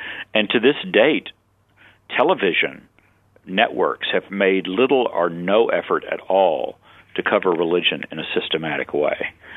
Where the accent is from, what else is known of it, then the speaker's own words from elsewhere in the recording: Texas, United States; I grew up Southern Baptist in Texas, and I figured I spoke pretty fluent evangelical.